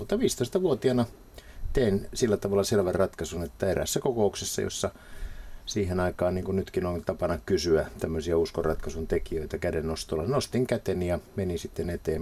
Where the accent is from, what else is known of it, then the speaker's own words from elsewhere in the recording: Helsinki, Uusimaa, Finland; olen täältä Helsingistä kotoisin. Olen täällä syntynyt, niin kuin isänikin on syntynyt ja täällä kouluni käynyt.